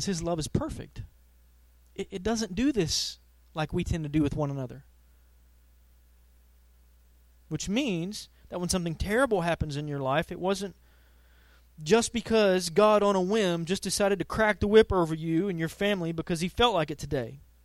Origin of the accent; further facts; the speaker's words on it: Texas, United States; I grew up in East Texas